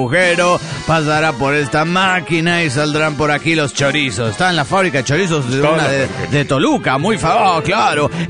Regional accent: Chile; de Chile, po.

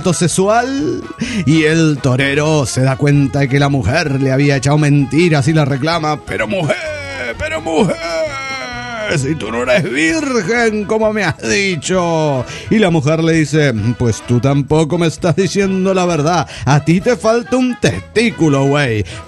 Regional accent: Guadalajara, Jalisco, Mexico; de Guadalajara, Jalisco, México.

